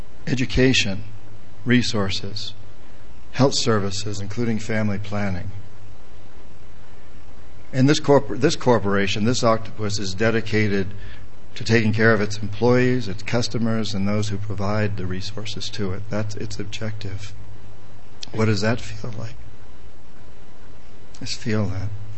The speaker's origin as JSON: {"language": "English", "region": "New Hampshire", "country": "United States", "tie": "born or raised there", "said": "When I grew up in New Hampshire, we used to spray DDT on poison ivy until Rachel Carson, who wrote Silent Spring, taught us that that DDT was killing our fish and our birds."}